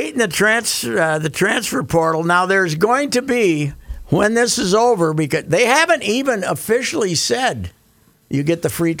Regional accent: Minnesota, United States; We're both from Minnesota.

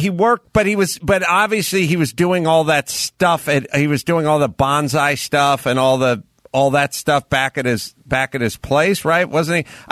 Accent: North Hollywood, California, United States; So Reseda's a couple of towns or cities over from where I grew up in North Hollywood.

